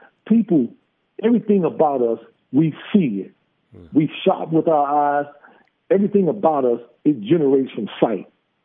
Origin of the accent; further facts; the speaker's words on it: North Carolina, United States; standing outside a U.S. post office in my hometown of North Carolina